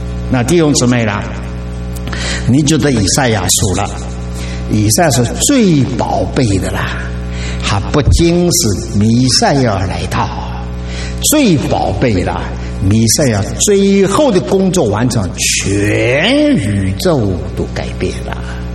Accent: China; 我们中国人说好了，打 在儿女身上啊，疼在父母心里头了。

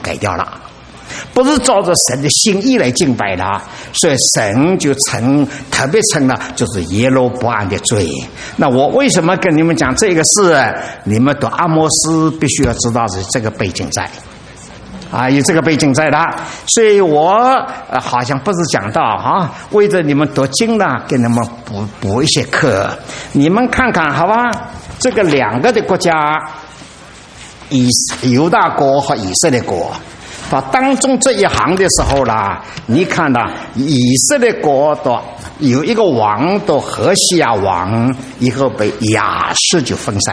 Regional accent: China; 我们是中国人的哈。我们中国人

